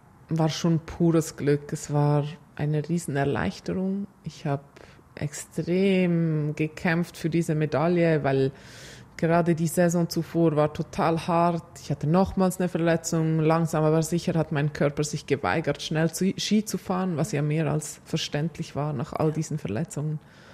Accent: Switzerland; aber bei uns in der Schweiz, wir haben ja so dieses Star-Thing, das haben wir ja nicht.

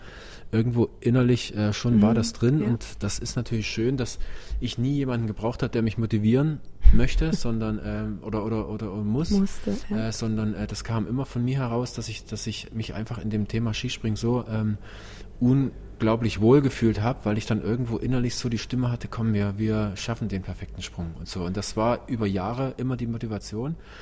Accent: Saxony, Germany; moved away; Ich bin natürlich dann auch von den Wurzeln her der bekennende Sachse oder aus dem Erzgebirge, da weiß ich, wo ich herkomme.

